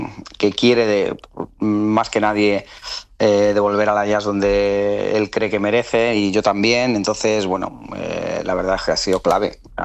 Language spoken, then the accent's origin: Spanish; Spain; como español te sientes súper representado